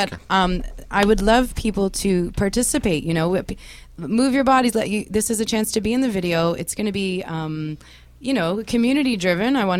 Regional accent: Toronto, Ontario, Canada; The Burdock in Toronto on Wednesday, November 7th. That's my hometown CD release party.

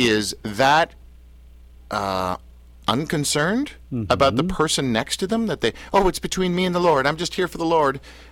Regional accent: Canada; I'm Canadian.

